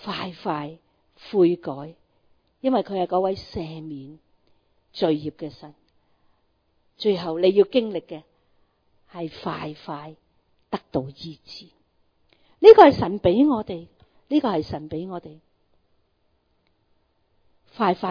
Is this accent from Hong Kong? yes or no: yes; Hong Kong; 2002、2003是我哋香港人都好熟悉嘅沙士